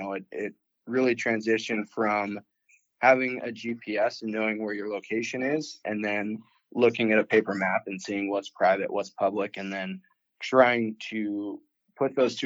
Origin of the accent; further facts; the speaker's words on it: Montana, United States; I was born and raised here in Montana, fortunate enough to grow up in Montana.